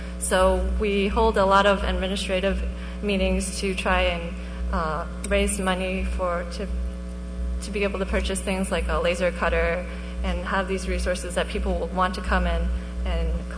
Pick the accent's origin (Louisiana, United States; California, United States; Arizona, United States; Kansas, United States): Arizona, United States; Phoenix; Hi, I'm from Phoenix, Arizona